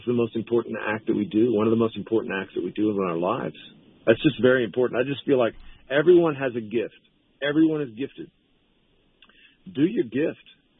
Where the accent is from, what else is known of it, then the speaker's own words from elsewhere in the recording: Texas, United States; I'm an Anglo from Texas, and I grew up on a farm and stuff.